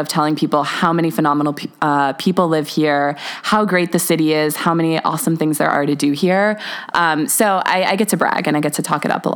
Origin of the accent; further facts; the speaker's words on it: Buffalo, New York, United States; I was never like embarrassed to talk about my hometown because you just have such a deep love for this place that you grew up. But when I tell people I'm from Buffalo, New York, they have some weird tie.